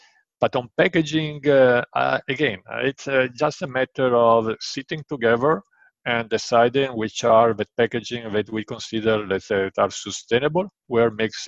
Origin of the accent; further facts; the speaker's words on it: Genoa, Liguria, Italy; English is a second language; I come from Genoa. Genoa is a town in Italy that we are very tight with money. We don't like to waste money.